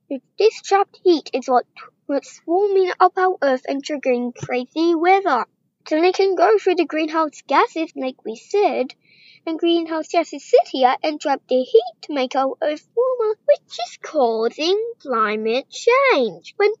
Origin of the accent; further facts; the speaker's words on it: Victoria, Australia; I'm from Australia, Victoria, and next year I'm going to move to Apollo Bay. My page is 19.